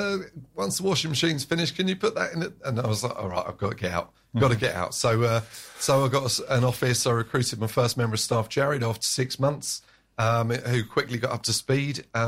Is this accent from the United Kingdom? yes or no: yes; Tunbridge Wells, South East England, United Kingdom; Tunbridge Wells is my hometown, so we've got a lot of clients in Tunbridge Wells.